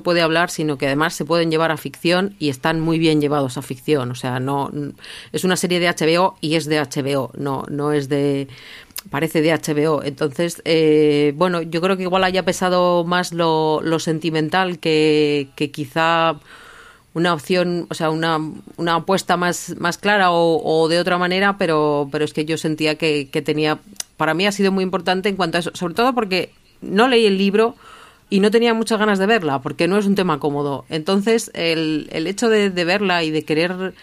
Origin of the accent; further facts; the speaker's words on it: Basque Country, Spain; yo como vasca